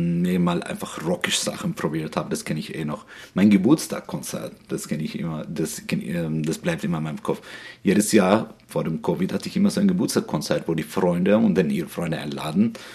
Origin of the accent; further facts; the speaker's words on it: Syria; German is a second language; Und dann einer hat mich gefragt, woher kommst du? Und aus Syrien.